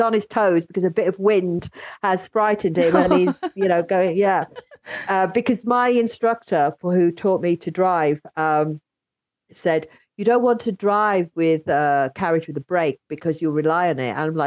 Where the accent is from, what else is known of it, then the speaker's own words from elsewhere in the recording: Yorkshire and the Humber, United Kingdom; I grew up back in the day, I was adopted basically, and I was brought up in Yorkshire, and with white parents who are amazing. But the where I was living, this tiny village, I was the only kid of color